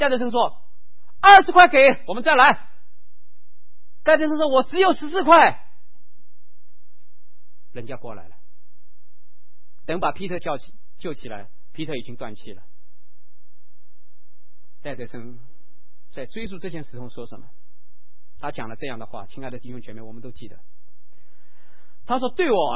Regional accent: Ningbo, Zhejiang, China; 我是宁波人，

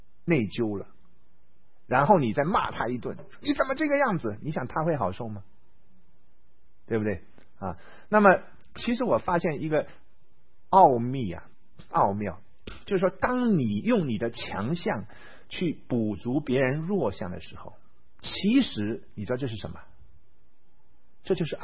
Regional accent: Shanghai, China; 但是呢偏偏我是个上海人，我呢小时候很小的时候七八岁的时候就跟我祖父啊每天早上起来去买菜的，

